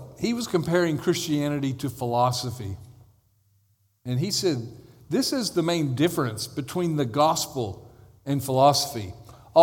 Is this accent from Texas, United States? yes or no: yes; Texas, United States; It was about a bunch of Ivy League educators, which I'm from Texas, so you can imagine my opinion of Ivy League educators.